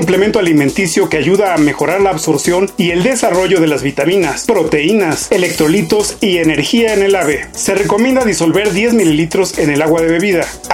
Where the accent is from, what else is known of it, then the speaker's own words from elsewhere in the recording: Chihuahua, Mexico; lo que nos da identidad como mexicanos y en particular como habitantes del estado grande que es Chihuahua.